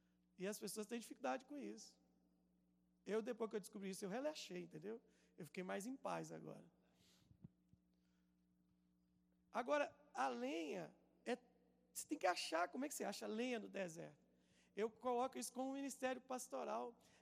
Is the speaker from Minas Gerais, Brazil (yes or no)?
yes; Minas Gerais, Brazil; Eu sou mineiro, gente.